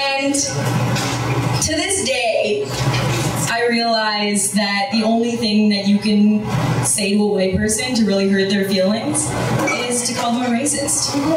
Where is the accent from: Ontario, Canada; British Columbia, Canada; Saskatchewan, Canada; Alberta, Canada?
Ontario, Canada; Sudbury; Actually from a like small city up north called Sudbury. You know? Yeah, it's like really white, and it's the kind of place that you might go for your like grade 7 trip